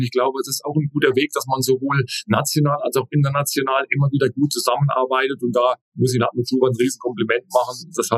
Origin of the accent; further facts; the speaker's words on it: Oberhof, Thuringia, Germany; Oberhof ist meine Heimat. So wie Suhl, so wie Thüringen, so wie die Region, wo ich geboren bin, wo ich groß geworden bin.